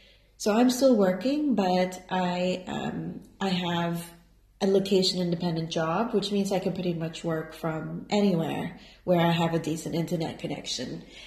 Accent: Philippines; because I'm from the Philippines

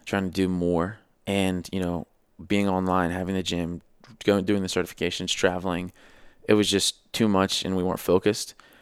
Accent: Mount Washington, United States; we grew up in Mount Washington. Coming from that to making the amount of money we were, to leave was a huge decision.

